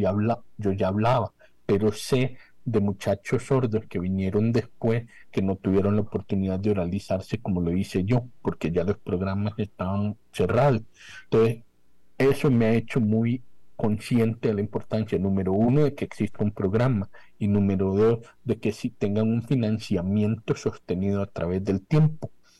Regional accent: Costa Rica; bueno, yo soy costarricense, crecí acá.

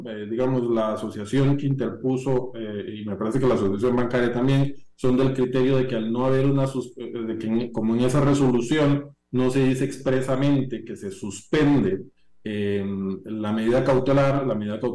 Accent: Costa Rica; Eso a mí, como costarricense, sinceramente, me defrauda y me preocupa

